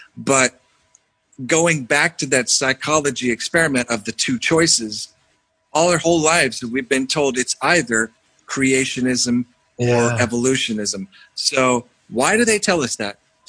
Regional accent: Texas, United States; also born or lived in Oklahoma City / Houston; I was born in Oklahoma City and raised in Texas. And Dallas and Houston.

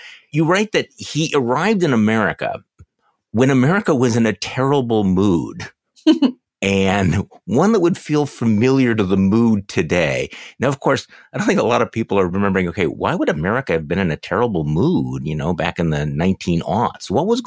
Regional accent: Milwaukee, Wisconsin, United States; here in my hometown of Milwaukee.

